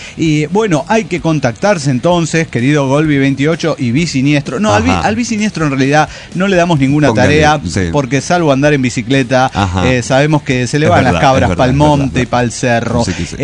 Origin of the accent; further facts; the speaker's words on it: Argentina; now in Brazil; Gaúcho soy, pues vengo de Argentina.